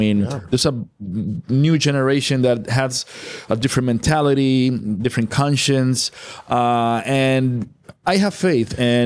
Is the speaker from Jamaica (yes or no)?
no; Puerto Rico; first language Spanish; English is a second language; my first language is Spanish. And, you know, being there, I had to polish my English and learn and practice and blah, blah.